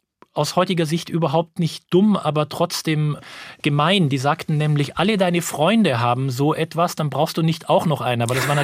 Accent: Munich, Bavaria, Germany; um von München, wo ich groß geworden bin, aus Sterne zu schauen

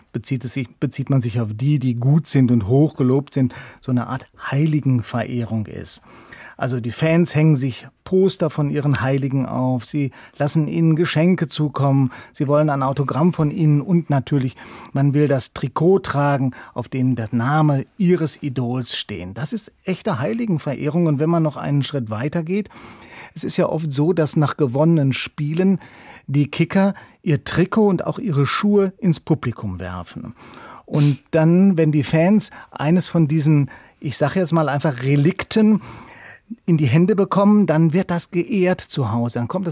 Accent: North Rhine-Westphalia, Germany; Wie du weißt, komme ich aus dem Ruhrgebiet

